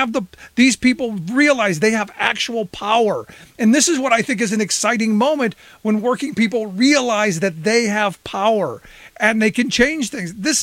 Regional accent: Ohio, United States; like where I grew up in Ohio, lost a lot of manufacturing prowess.

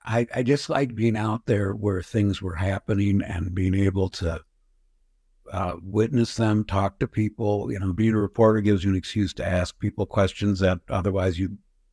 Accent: Madison, United States; I grew up in Madison

